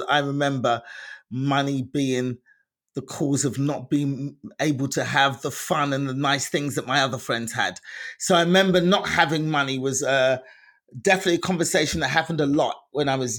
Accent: London, United Kingdom; moved away as an adult; Yes, I was born and raised in London. I didn't leave till I was 35 years old.

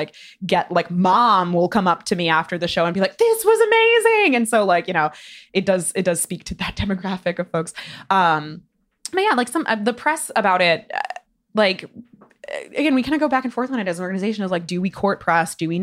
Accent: East Coast, United States; Like, I come from the East Coast. I grew up near Boston. I grew up near New York.

